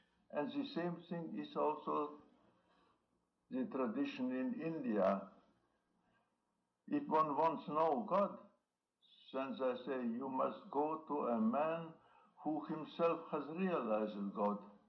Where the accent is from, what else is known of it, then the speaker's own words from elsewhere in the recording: Tukums, Tukums Municipality, Latvia; I was born in Tukum, a small town in Latvia. Latvia was at the time under the rule of the Tsar of Russia. It was 1905, July 4th.